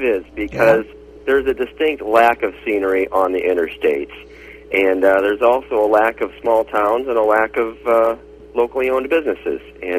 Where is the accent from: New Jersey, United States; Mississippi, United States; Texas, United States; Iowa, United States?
Iowa, United States; Davenport; I grew up here in Davenport, Iowa. I grew up just a block off of Highway 6.